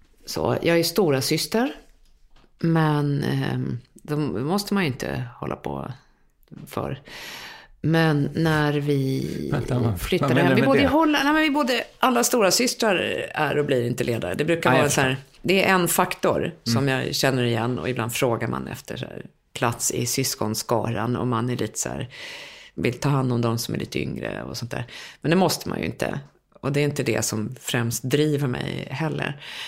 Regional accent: Sweden; born there; first language Swedish; jag är född i Sverige och svenska som modersmål och allting.

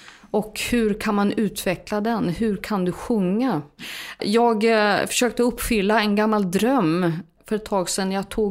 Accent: Östergötland, Sweden; accent: Östgötska light; folk skulle nog beskriva min dialekt liksom östgötska light. Så jag pratar inte riktigt grå östgötska, det har jag aldrig gjort. Och i och med att jag har en mamma som är från Jämtland, så det var ju pappa som pratade mer utpräglad östgötska.

